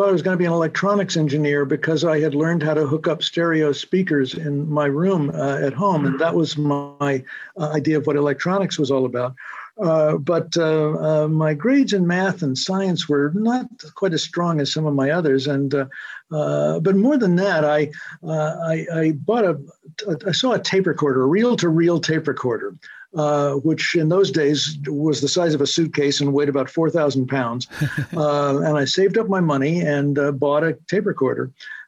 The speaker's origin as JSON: {"language": "English", "region": "Maryland", "country": "United States", "tie": "born or raised there", "also_born_or_lived": "Virginia", "said": "And so we moved there, and we were first in Virginia, and then ultimately I ended up growing up in Maryland, outside of Washington, D.C."}